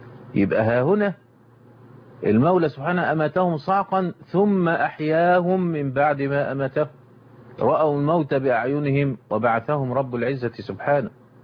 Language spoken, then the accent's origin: Arabic; Egypt; بتذهب عندنا في مصر إلى بيت إلى بنك نصر الاجتماع.